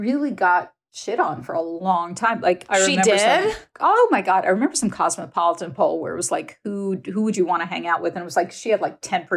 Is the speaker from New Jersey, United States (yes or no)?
no; New York, United States; I grew up, I'm a New Yorker.